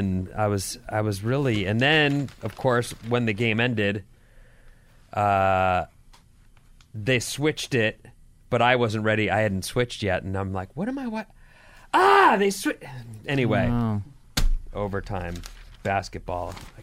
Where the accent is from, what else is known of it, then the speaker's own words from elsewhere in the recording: California, United States; at least the way it was when I grew up here in California